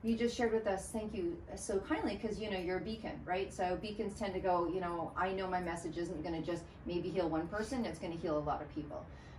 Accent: Canada; I'm from Canada.

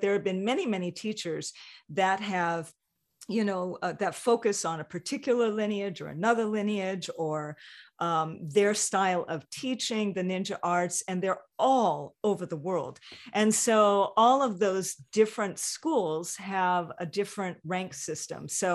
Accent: Hawaii, United States; There's something magical about growing up in Hawaii. Being chill is sort of a thing.

